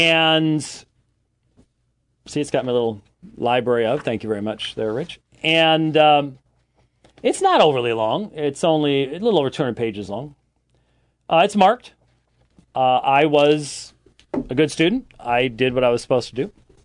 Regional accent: Scotland, United Kingdom; I don't get rid of anything. I'm Scottish. They're still in my library.

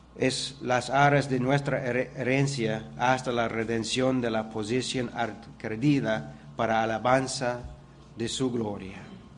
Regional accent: Canada; Spanish is a second language; Yo soy canadiense y hay americanos aquí.

